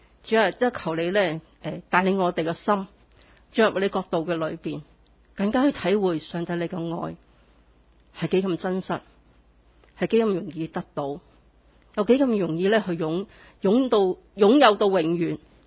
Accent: China; 即系话我系中国人讲中文啊，我讲广东话嘅

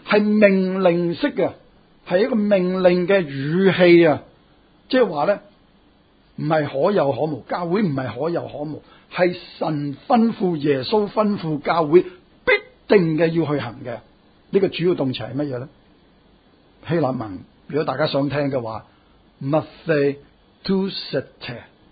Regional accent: Hong Kong; 或者我哋香港人容易睇得黑社会片多啲呢，就容易了解。

